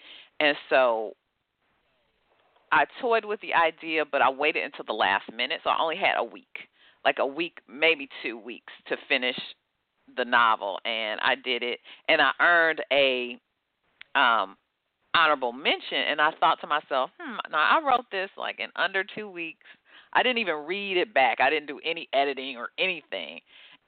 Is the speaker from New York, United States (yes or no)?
no; Detroit, Michigan, United States; I grew up in Detroit, Michigan.